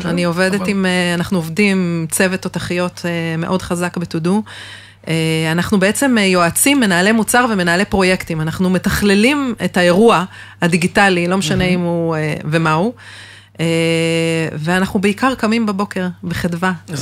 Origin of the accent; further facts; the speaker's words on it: Kfar Saba, Central District, Israel; בכפר סבא.